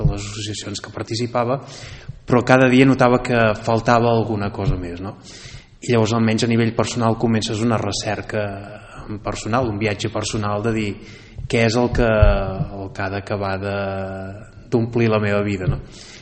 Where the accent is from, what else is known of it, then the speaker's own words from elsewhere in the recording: Girona, Catalonia, Spain; born there; jo vaig estudiar dret a Girona, jo sóc nascut a Girona, per tant, de terres gironines també.